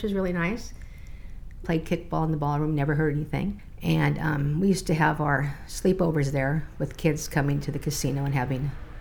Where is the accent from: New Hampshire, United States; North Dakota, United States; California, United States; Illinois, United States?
California, United States; Santa Catalina Island; actually I'm from Santa Catalina Island. I was born and raised here. My parents moved to Catalina back in 1947, and my dad was the electrical engineer of the casino.